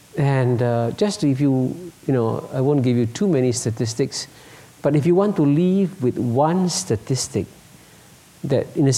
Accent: Singapore; I grew up in Singapore in relatively poor circumstances. In fact, I was put in a special feeding program when I was 6 years old because I was technically underweight.

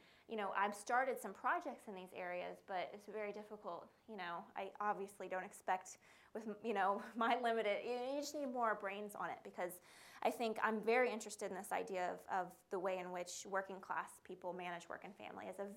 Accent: the South, United States; I'm from the South, and I think that's both true regionally and internationally

